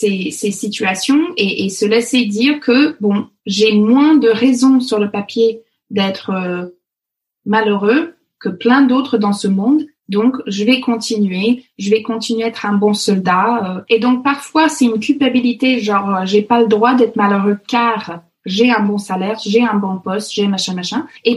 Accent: Alberta, Canada; ma région là où j'ai grandi, qui s'appelle l'Alberta, ce qui est un peu le Texas du Canada, mais en 15 000 fois plus froid. C'est une région qui fait deux fois la taille de la France.

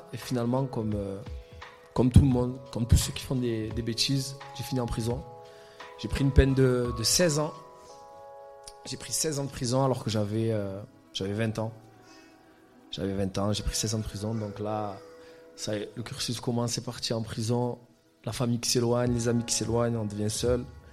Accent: Marignane, Provence-Alpes-Côte d'Azur, France; je suis né à Marseille, j'ai vécu à Marseille, Marignane exactement

